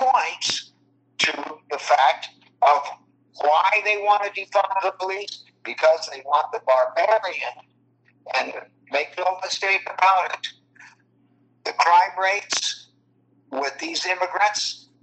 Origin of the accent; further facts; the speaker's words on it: El Paso, Texas, United States; And one of the places that he comes out of is El Paso, which is my hometown.